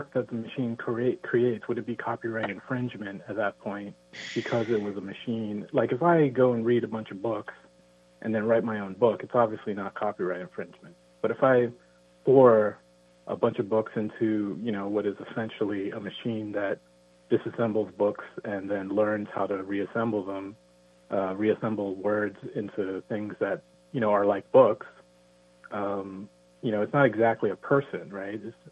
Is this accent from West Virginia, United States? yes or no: no; New Jersey, United States; from New Jersey.